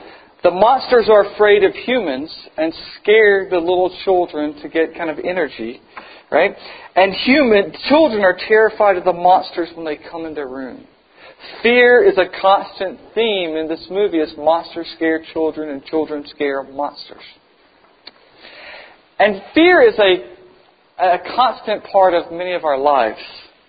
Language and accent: English; North Carolina, United States; In Southeast United States, where I grew up in North and South Carolina, there's something called cockroaches.